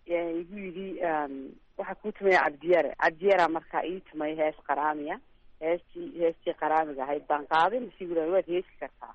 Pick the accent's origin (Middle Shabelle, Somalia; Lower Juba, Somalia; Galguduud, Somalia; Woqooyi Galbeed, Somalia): Woqooyi Galbeed, Somalia; Hargeisa; born there; waxaan ku dhashay magaalada Hargeysa